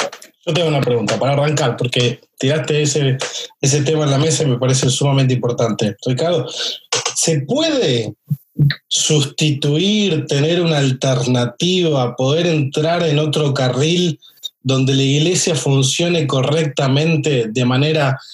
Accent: Argentina; nosotros como argentinos estamos en cuarentena obligatoria por decreto nacional del gobierno

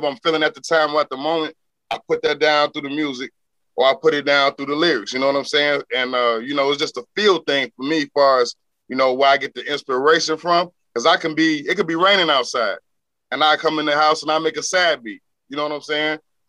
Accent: Chicago, Illinois, United States; we grew up in Chicago, man.

